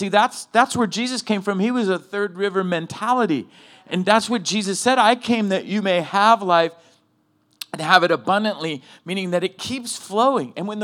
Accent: California, United States; So like I'm from Cali and my mom was from New England.

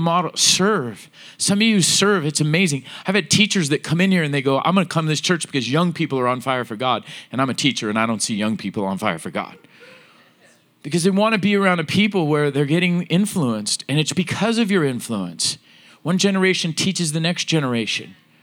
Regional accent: Oceanside, United States; I was raised in Oceanside.

